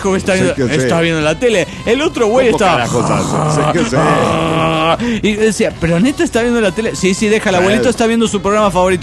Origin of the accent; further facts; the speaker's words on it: Cuernavaca, Morelos, Mexico; de Cuernavaca, Morelos, México.